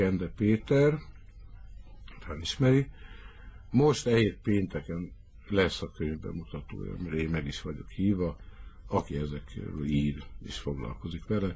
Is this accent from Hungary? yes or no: yes; Hungary; Tehát én úgy nőttem fel, hogy egy olyan országban élek, ahol persze nem szeretik a zsidókat, az igaz, nem nagyon szeretik a zsidókat, na de antiszemitizmus nincs, hivatalosan nincs.